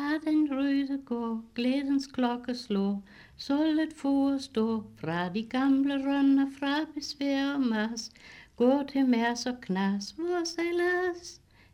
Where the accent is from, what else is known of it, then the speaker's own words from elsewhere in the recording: Region of Southern Denmark, Denmark; Jeg søger, jeg var jo op fra Nordslesvig.